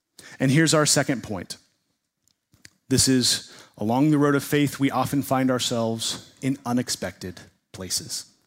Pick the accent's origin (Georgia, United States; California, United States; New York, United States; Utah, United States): California, United States; San Diego; now in Montana, United States; I grew up in San Diego. I spent a lot of time in my childhood at the world-famous San Diego Zoo.